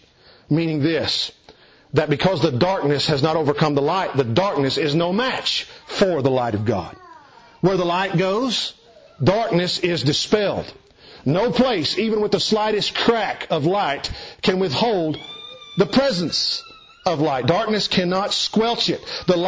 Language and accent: English; Kentucky, United States; I remember growing up in East Kentucky